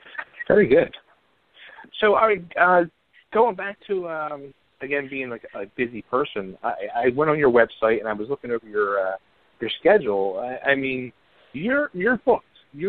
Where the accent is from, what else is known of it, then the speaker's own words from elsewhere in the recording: Upper Darby, Pennsylvania, United States; now in Glen Mills, United States; I'm originally from Upper Darby and now living out in, like, the Glen Mills area.